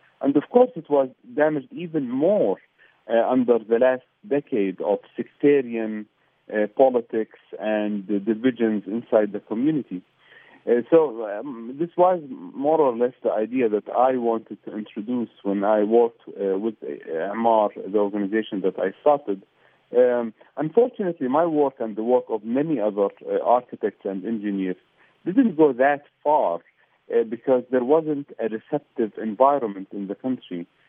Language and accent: English; Baghdad, Baghdad Governorate, Iraq; I grew up in Baghdad. As I mentioned, I was born there.